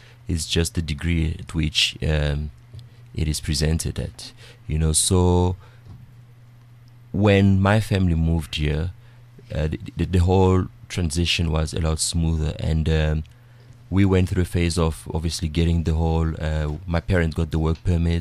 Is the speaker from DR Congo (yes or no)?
yes; DR Congo; I have to go down to the Congolese embassy and apply for a visa in order to visit my home country.